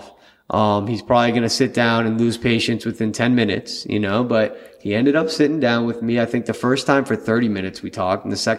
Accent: Boston, Massachusetts, United States; I'm from Boston.

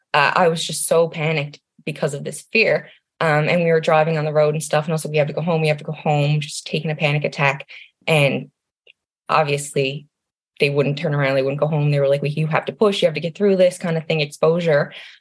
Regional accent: Newfoundland and Labrador, Canada; Yeah, so I'm 27 and I'm from Newfoundland in Canada. Obviously, we're an island and our population is probably just under 525,000.

